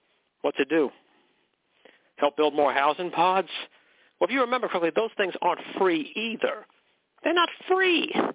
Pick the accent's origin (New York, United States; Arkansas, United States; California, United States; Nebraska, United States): California, United States; McKinleyville; I told them how I was from McKinleyville.